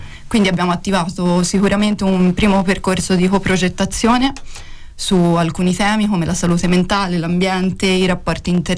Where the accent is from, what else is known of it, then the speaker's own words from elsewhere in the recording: Signa, Tuscany, Italy; io arrivo a Empoli perché sono di Signa, quindi appartengo più a un territorio che è quello della Fiana Fiorentina. Ho fatto però le scuole a Empoli